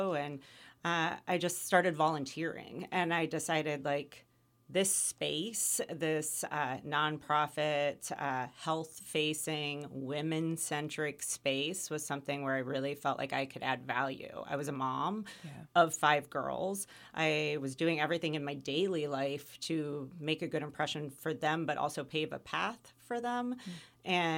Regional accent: Midwest, United States; now in Lehigh Valley, United States; I am a transplant. I moved here from the Midwest. But I love the Lehigh Valley

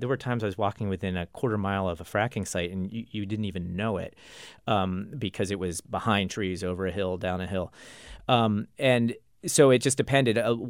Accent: Pittsburgh, Pennsylvania, United States; I'm from Pittsburgh and I needed a place to stay one night

